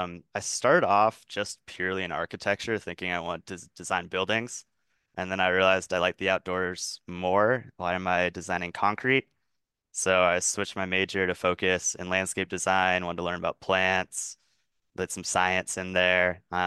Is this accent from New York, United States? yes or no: no; Maine, United States; I grew up in Maine on the coast, and then I went to Montana, and then after Montana, I came to Oregon. So I just keep working my way west.